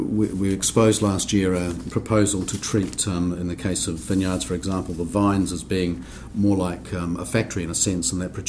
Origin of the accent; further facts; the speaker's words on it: New Zealand; you might tell from my accent, I come from New Zealand